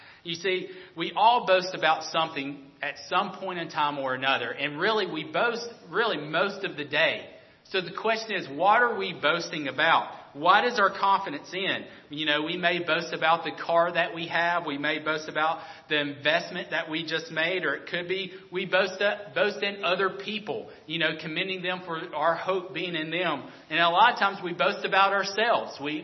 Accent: Alabama, United States; Growing up in Alabama, football is king.

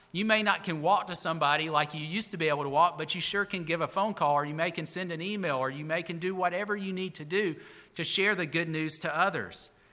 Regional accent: Alabama, United States; Listen, I grew up on the Tennessee River in Alabama, and I know one thing.

